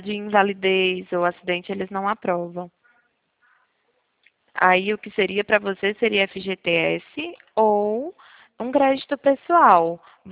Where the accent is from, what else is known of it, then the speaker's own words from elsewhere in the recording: Piracicaba, São Paulo, Brazil; nós somos de Piracicaba, interior de São Paulo.